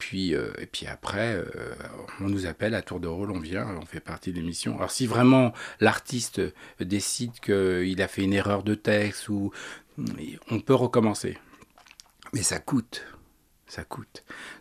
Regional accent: Paris, Île-de-France, France; born there; Bah, moi je suis né à Paris, donc j'ai suivi le processus normal d'une personne qui est née dans son pays, quoi, voilà.

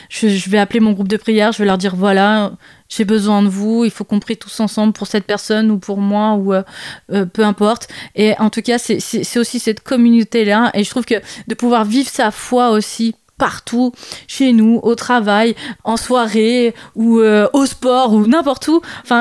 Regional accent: Bourgoin-Jallieu, Auvergne-Rhône-Alpes, France; Je suis de Bourgoin-Jallieu, donc sur Bourgoin-Jallieu, je vais faire des actions avec ma communauté.

